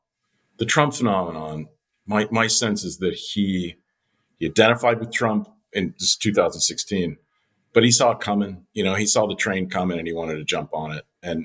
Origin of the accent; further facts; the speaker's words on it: Cape Canaveral, Florida, United States; and I'm from Florida. I grew up in Cape Canaveral around near the Space Center